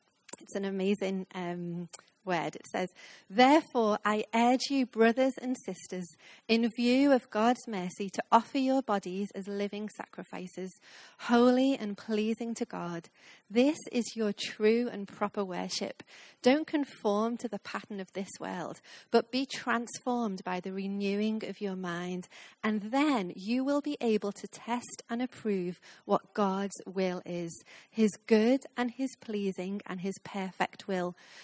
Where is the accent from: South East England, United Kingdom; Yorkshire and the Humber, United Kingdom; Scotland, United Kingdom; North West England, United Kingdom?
North West England, United Kingdom; Liverpool; now in London, United Kingdom; I'm from Liverpool, which, as I said this morning, is a wonderful city in the north, if you ever make it up there. But now it's fun to call London home for the while.